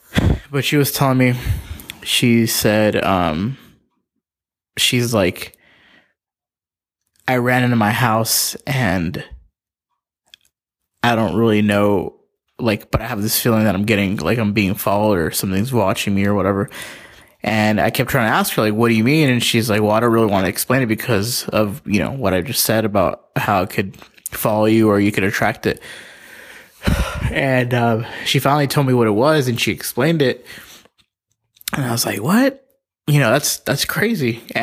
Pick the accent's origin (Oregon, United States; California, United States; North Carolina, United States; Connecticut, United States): California, United States; Palmdale; I'm from Palmdale, California.